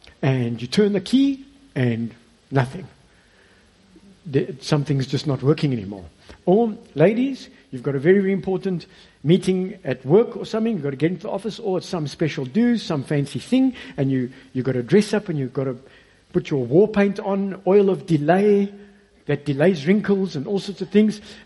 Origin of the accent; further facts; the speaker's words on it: Johannesburg, Gauteng, South Africa; I didn't know the service providers in the area because I come from Joburg.